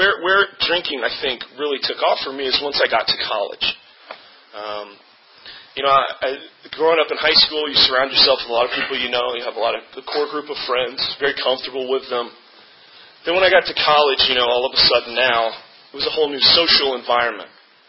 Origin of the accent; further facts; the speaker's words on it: Virginia, United States; I grew up in Fairfax County, Virginia. Had a really good childhood.